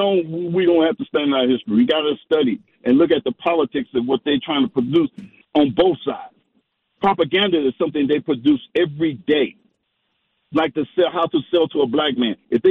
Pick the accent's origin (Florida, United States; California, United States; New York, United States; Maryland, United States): California, United States; Oakland; And I grew up in Oakland, California, during the 60s and early 70s, during the Black Panther movement.